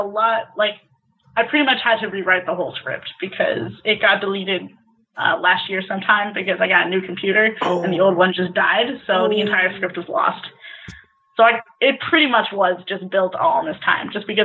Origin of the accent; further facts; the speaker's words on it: United States; Nope, I'm moving back to the States.